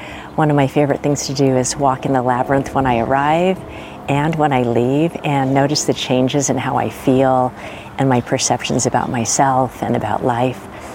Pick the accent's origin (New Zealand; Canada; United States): United States; Redondo Beach, California; I'm from Redondo Beach, California.